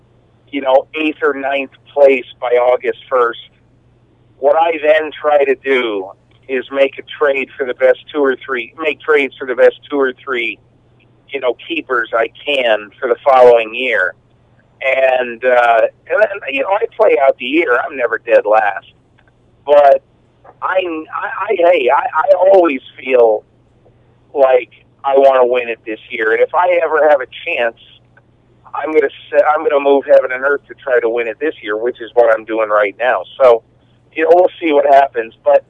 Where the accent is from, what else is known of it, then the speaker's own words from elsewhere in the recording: Connecticut, United States; And when I grew up in Connecticut, and my father was a huge baseball fan above all else.